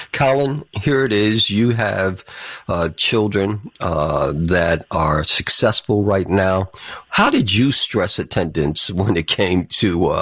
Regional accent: New York City, New York, United States; now in Chicago, United States; growing up in the Bronx and in the poverty-stricken South Bronx

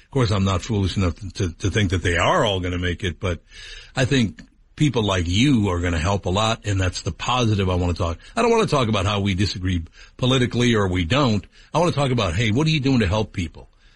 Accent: Minneapolis, Minnesota, United States; I'm one of those weird guys. I grew up in Minneapolis, but I spent a lot of time in St. Paul, too.

